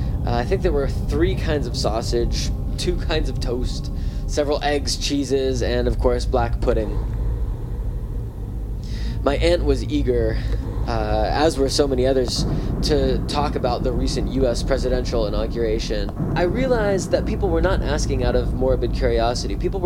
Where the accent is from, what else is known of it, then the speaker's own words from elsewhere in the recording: United States; Hearing this as an American from an immigrant of a Muslim country, it wasn't shocking to me that he was kind, but I just wished all the xenophobes back in the States could have watched this transpire.